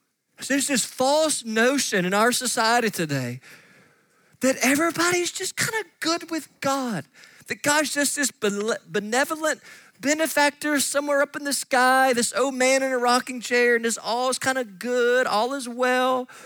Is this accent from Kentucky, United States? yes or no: yes; Katy's, Kentucky, United States; Now, I'm from Katy's, Kentucky, and unless you're from there, you don't know where that's at. You blink, you miss it.